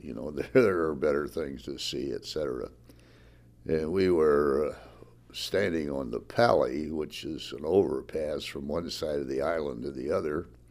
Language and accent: English; Wood River, Illinois, United States; also born or lived in St. Louis; I was born in St. Louis. I grew up in the little town of Wood River, Illinois, which is in metropolitan St. Louis. I stayed there, went to school, grade school, high school, graduated from high school in June of 1938